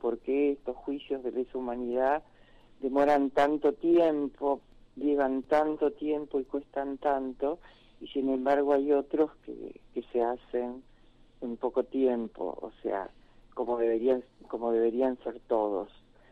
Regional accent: Santo Tomé, Corrientes, Argentina; moved away as an adult; Nosotros éramos somos de Santo Tomé, Corrientes, mis padres docentes, una familia grande del pueblo, éramos cuatro hermanos, yo la mayor, fui a estudiar a Rosario Ciencia Política.

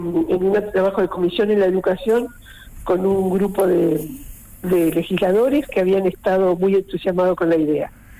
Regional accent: Cipolletti, Río Negro, Argentina; Acá en esta zona, yo soy de Cipolletti, hay varias escuelas de jornada extendida

